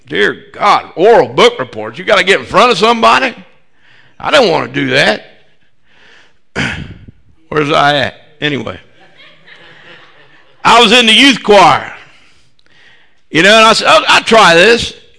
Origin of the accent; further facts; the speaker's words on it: Marietta, United States; The church I grew up in Marietta